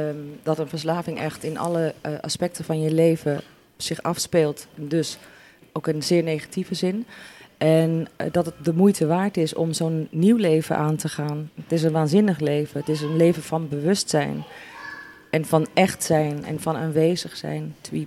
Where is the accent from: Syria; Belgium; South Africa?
South Africa; now in Netherlands; Ik kom uit Zuid-Afrika.